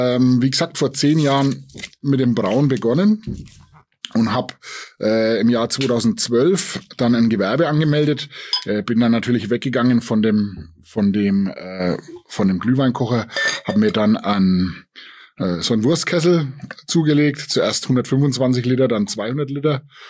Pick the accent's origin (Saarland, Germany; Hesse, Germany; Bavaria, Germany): Bavaria, Germany; als Oberfranke ist man natürlich dem Bier schon immer ein bisschen zugeneigt